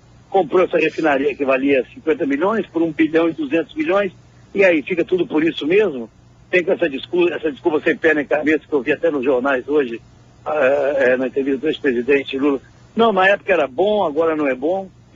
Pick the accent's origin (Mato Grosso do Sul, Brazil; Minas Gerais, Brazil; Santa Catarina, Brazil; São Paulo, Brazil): Minas Gerais, Brazil; Você sabe que eu sou lá de Minas Gerais, né?